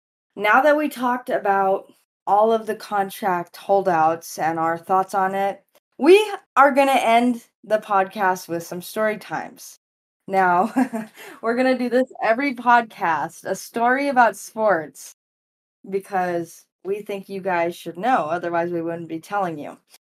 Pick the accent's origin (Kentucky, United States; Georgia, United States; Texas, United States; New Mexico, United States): New Mexico, United States; Albuquerque; I grew up in Albuquerque, New Mexico. They don't have an NFL team.